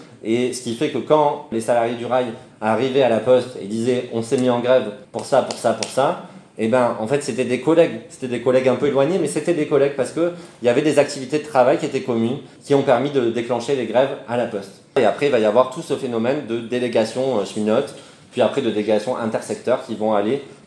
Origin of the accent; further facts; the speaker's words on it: Toulouse, Occitanie, France; c'est pas parce que je viens de Toulouse